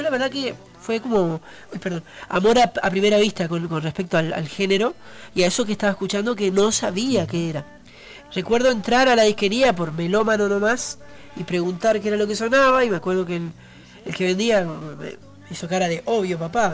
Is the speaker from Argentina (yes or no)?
yes; Curuzú Cuatiá, Corrientes, Argentina; moved away as an adult; yo, como bien decías, vengo de Corrientes, de Curuzucuatía Corrientes, te decía la mitad de mi vida porque tengo 36 y a los 18 me vine